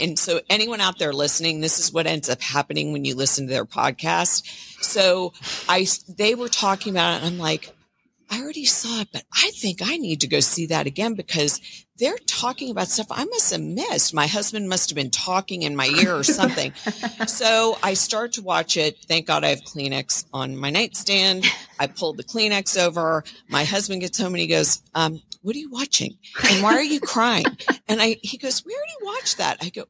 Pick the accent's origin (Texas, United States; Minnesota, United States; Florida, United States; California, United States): Florida, United States; Miami; I grew up in Miami. Huge … fan. Like I said, I'm 61, so I graduated in 1980.